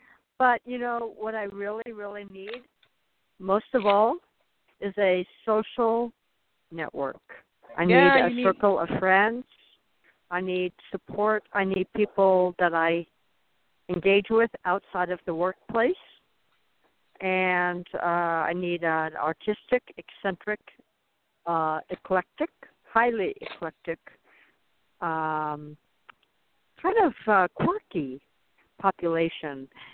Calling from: Arizona, United States; I'm calling from Arizona.

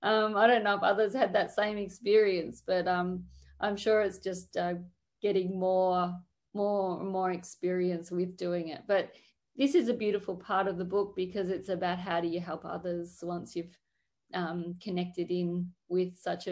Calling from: Melbourne, Victoria, Australia; Yes, I'm here from Melbourne, Australia.

